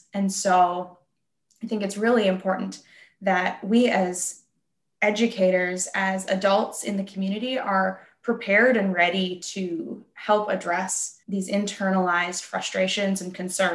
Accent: Minnesota, United States; I grew up here in Goodhue County. I grew up on a dairy farm and went to the University of Minnesota for my undergrad

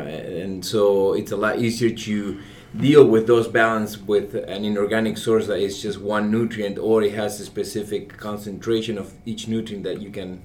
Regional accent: Argentina; you know, I grew up in Argentina.

